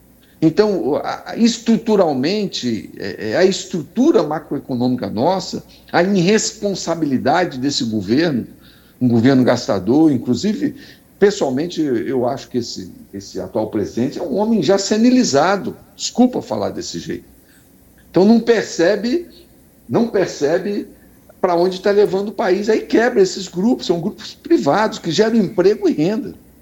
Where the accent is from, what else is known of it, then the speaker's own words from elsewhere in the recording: Vila Velha, Espírito Santo, Brazil; sou aqui de Vila Velha, aqui do lado do Marista, escola famosa aqui no município de Vila Velha